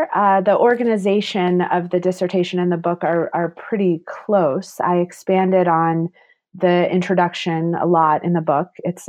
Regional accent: Washington, District of Columbia, United States; now in San Francisco, United States; So I grew up in the Washington, D.C. area. I did my undergraduate at Brown University.

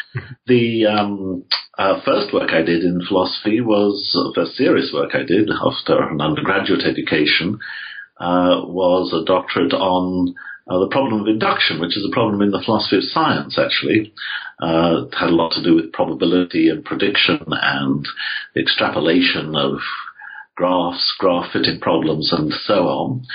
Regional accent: England, United Kingdom; I grew up in England, as you can no doubt tell from my voice.

